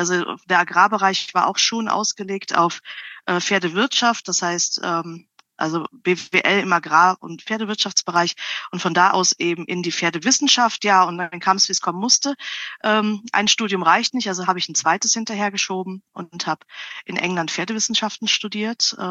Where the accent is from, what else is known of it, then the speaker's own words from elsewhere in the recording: Rhineland, Germany; also geboren bin ich tatsächlich im Rheinland. Ich bin ein Urrheinländer. Rheinländischer geht's kaum.